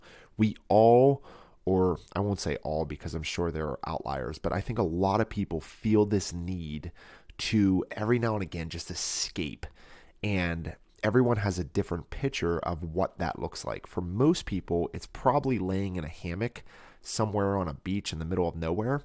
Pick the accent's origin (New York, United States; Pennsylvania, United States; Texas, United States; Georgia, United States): Pennsylvania, United States; Pittsburgh; I'm from Pittsburgh and I grew up in a blue collar atmosphere.